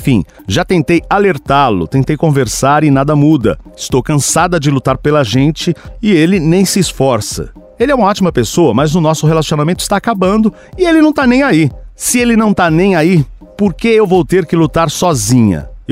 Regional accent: Pernambuco, Brazil; Sou de Pernambuco.

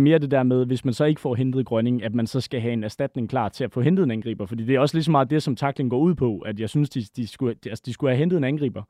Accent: Aalborg, North Denmark Region, Denmark; jeg er også fra Aalborg selv

